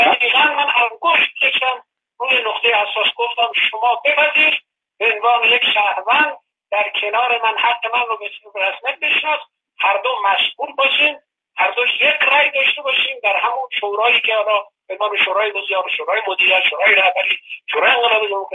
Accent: Iran; همه ما شهروند ایرانی هستیم

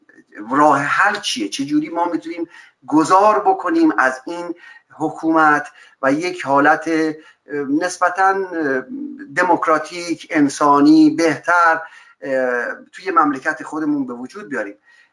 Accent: Iran; به عنوان یک ایرانی که نه توقع داره که بخواد رئیس جمهور بشه

